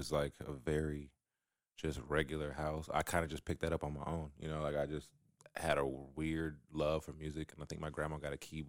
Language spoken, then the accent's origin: English; Des Moines, Iowa, United States; You know, I'm from Des Moines, Iowa.